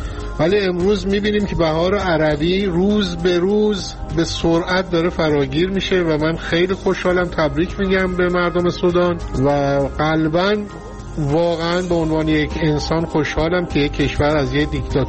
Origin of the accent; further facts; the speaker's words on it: Iran; من به عنوان یک ایرانی حداقل تو این 40 سال یادمه